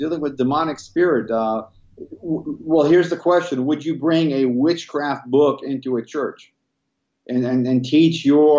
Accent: Israel; because I'm from Israel. I was once from a rabbinic family. I was scheduled to be a rabbi.

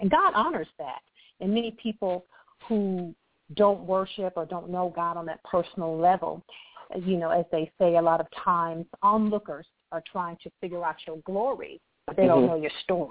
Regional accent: Akron, Ohio, United States; Chris, I was born and raised in Akron, Ohio.

